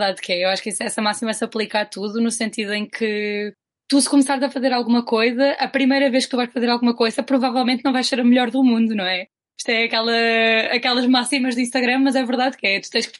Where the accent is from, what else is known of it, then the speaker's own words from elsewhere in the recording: Lisbon, Portugal; porque eu sou de Lisboa, portanto não conhecia tanto o norte.